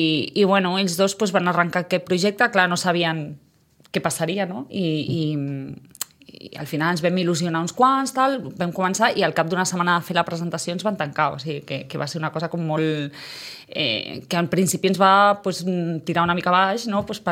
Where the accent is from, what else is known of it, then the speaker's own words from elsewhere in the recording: Catalonia, Spain; jo no sóc de Sitges, i jo sóc d'un altre poble, del Vallès